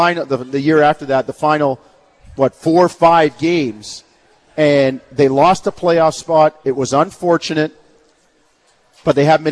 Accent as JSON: {"language": "English", "country": "Canada", "said": "as a Canadian, I'm a little bit disappointed that we don't do more for our troops"}